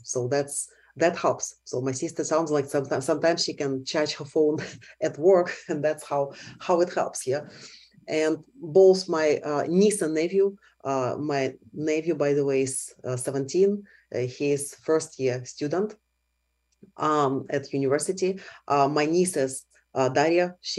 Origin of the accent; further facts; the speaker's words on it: Dnipro, Dnipropetrovsk Oblast, Ukraine; I'm from Dnipro, which is one of the biggest centers in central eastern part of Ukraine. And Dnipro borders Donetsk in the east, Kharkiv region in the north, and Zaporizhia region in the south.